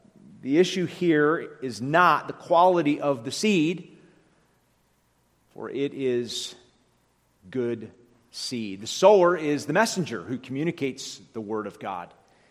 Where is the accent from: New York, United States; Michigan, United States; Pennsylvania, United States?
Michigan, United States; Oxford; And I've made reference to my hometown, Oxford, Michigan, the gravel capital, the one-time gravel capital of the world.